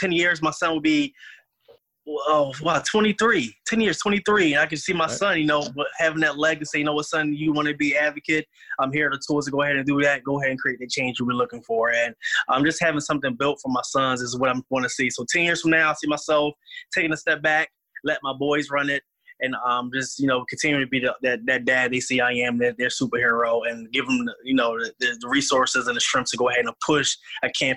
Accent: Philadelphia, Pennsylvania, United States; He's from my hometown. He's from Philadelphia, and I think that's another thing we resonate with. So we're both from Philadelphia.

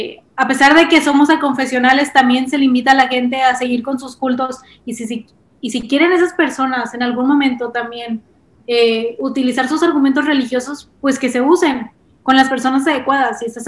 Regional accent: Monterrey, Nuevo León, Mexico; soy regia, viví toda mi vida en Monterrey, entonces me he criado en una zona bastante conservadora, bastante tradicional, una familia pues común y corriente, ¿no? Como las normales. También, como ya lo dije, soy católica, también he sido siempre de ir a la iglesia

